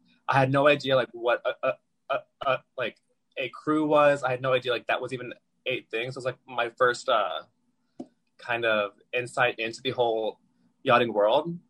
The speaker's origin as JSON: {"language": "English", "town": "Atlanta", "region": "Georgia", "country": "United States", "tie": "born or raised there", "said": "Well, I'm originally from Atlanta, so raised there in a military family. Kind of moved all over"}